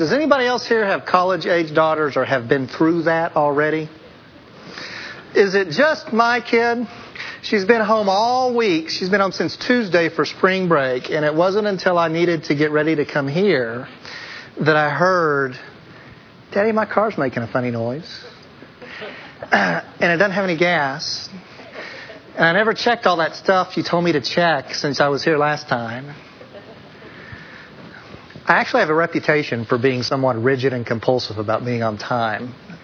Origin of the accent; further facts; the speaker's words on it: Oklahoma, United States; also born or lived in Texas; I grew up in Oklahoma, born in Texas, raised and lived nearly all my life in Oklahoma.